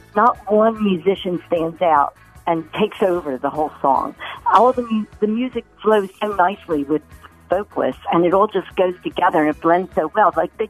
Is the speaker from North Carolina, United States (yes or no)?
no; Voorhees, New Jersey, United States; Voorhees, New Jersey.